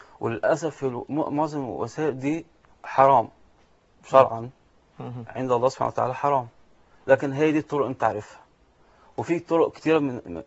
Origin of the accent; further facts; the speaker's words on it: Alexandria, Alexandria Governorate, Egypt; أنا كندي إيطالي الجنسية، متربي في اسكندرية